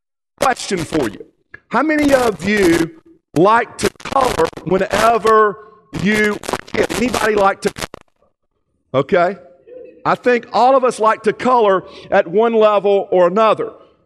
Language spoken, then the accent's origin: English; Georgia, United States; And then where I'm from, I'm from Georgia. Anybody here from Georgia?